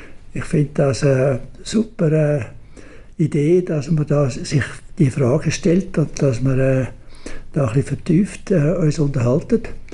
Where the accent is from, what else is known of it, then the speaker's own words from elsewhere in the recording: Erlenbach, Zurich, Switzerland; Und wir sind zum grössten Teil in Irlenbach am Zürichsee aufgewachsen, während dem Krieg.